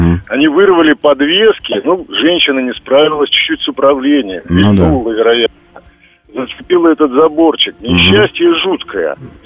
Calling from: Moscow Oblast, Russia; Здравствуйте … Я из Подмосковья.

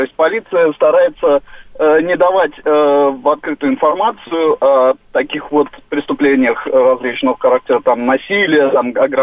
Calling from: Bremen, Germany; Я из Германии, я живу в городе Бремен.

